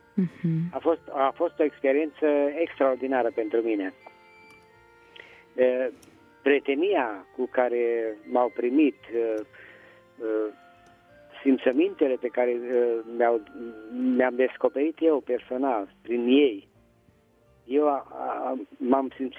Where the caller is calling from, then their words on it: Petroșani, Hunedoara County, Romania; din Petroșani.